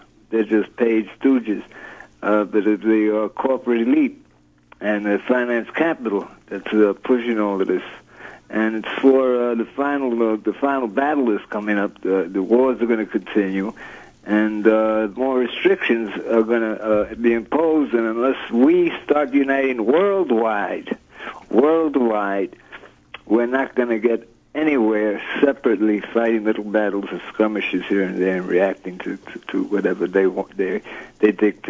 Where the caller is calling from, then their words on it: New York City, New York, United States; from Lower East Side.